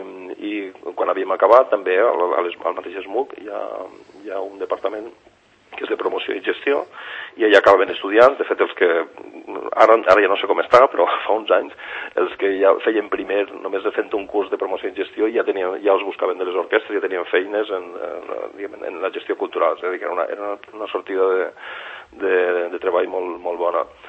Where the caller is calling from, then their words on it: Finestrat, Valencian Community, Spain; 2 a Alacant, que és d'on estic parlant, des de Finestrat o la Vila Joiosa, que d'on soc